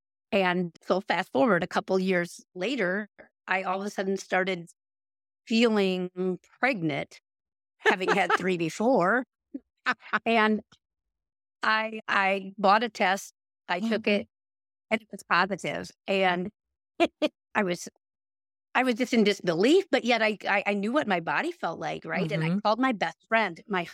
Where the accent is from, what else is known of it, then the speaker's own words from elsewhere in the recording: Minnesota, United States; We are from Southwest Minnesota, very rural farming community. My husband is a farmer.